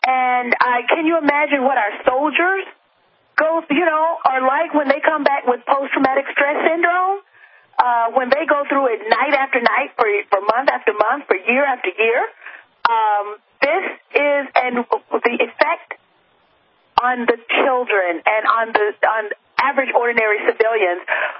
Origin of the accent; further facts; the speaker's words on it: United States; it's kind of obvious that I'm an American, and once I open my mouth.